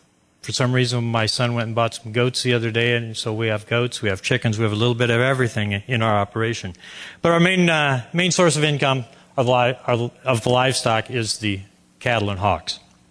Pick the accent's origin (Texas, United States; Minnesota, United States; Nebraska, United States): Nebraska, United States; Columbus; I'm from Columbus, Nebraska.